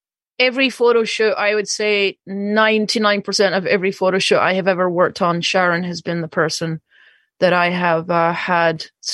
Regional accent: Scotland, United Kingdom; now in New York City, United States; I am originally from Scotland, so if anybody hears a wee bit of a twang, that's the Scottish part of me coming out. I have lived and worked in New York City doing the photography for the book covers for 30 years.

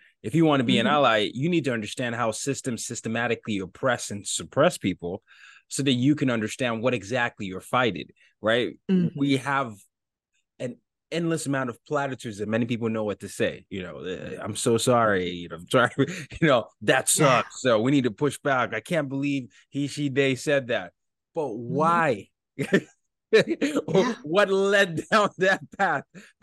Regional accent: Nigeria; I'm from Nigeria, but, you know, I grew up in five countries, four continents.

